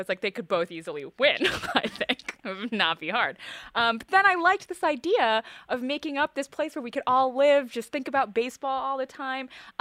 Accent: Michigan, United States; Like, I'm from Michigan.

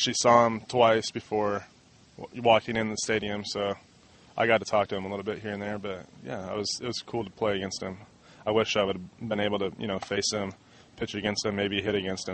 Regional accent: Redlands, California, United States; growing up in Redlands my whole life

